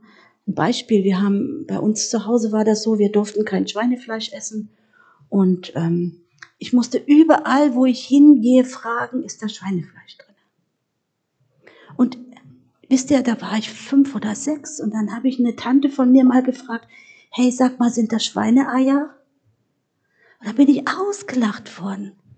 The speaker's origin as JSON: {"language": "German", "town": "Korbach", "region": "Hesse", "country": "Germany", "tie": "born there", "said": "Ich bin in Korbach geboren, dann bin ich mit 17 aus dem Haus, dann habe ich meine Eltern besucht"}